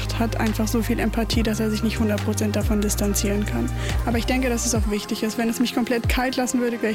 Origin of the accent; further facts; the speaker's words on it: Frankfurt, Hesse, Germany; 24 Jahre alt und ich komme aus Frankfurt.